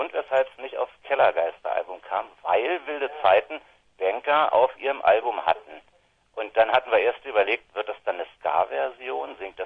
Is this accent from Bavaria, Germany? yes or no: no; Berlin, Germany; now in Düsseldorf, Germany; also ich wohne ja nicht mehr in Berlin. Du hast ja auch die ganze Zeit gesagt … aus Berlin. Stimmt ja, ich komme aus Berlin.